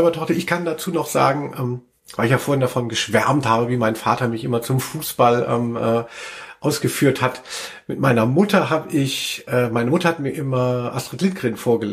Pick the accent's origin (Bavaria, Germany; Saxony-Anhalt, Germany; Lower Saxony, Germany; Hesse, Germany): Hesse, Germany; Frankfurt; Ich komme aus Rödelheim